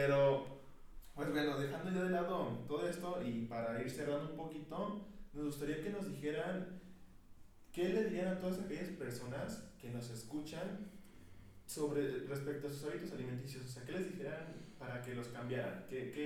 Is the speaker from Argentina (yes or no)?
no; Mexico; como mexicanos no tenemos esa visión